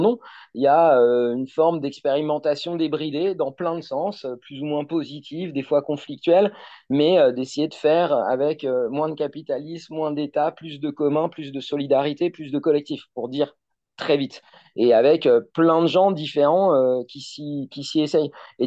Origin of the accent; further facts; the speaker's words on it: eastern France, France; now in Loire-Atlantique, France; Moi, je suis même pas de Loire, enfin, je suis pas de Notre-Dame-des-Landes et je suis même pas de Loire-Atlantique. Je viens de l'Est de la France